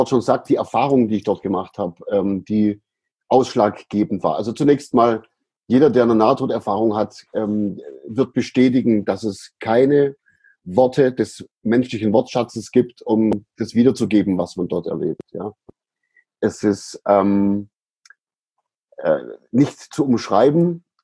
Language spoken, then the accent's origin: German; Aidlingen, Baden-Württemberg, Germany; also born or lived in Sindelfingen; in Sindelfingen bin ich nach der Geburt, dann waren das 2-3 Jahre und dann sind meine Eltern in den Ort gezogen, der sich Eidlingen nennt. Das ist in der Gegend auch. Und dort habe ich meine Kindheit verbracht letztendlich